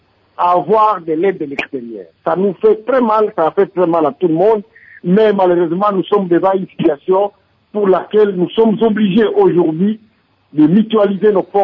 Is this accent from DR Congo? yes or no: yes; DR Congo; c'est le temps que nous tous, en tant que Congolais, nous puissions nous mobiliser